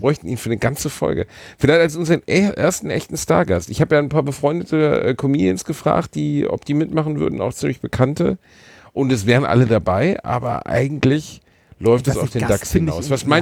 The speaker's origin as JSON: {"language": "German", "town": "Gelsenkirchen", "region": "North Rhine-Westphalia", "country": "Germany", "tie": "born or raised there", "said": "aus meiner Heimatstadt Gelsenkirchen"}